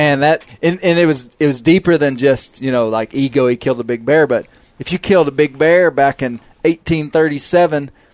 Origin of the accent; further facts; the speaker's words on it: Arkansas, United States; I think it's maybe interesting that I'm from Arkansas, a place that people nationally wouldn't know as a bear state.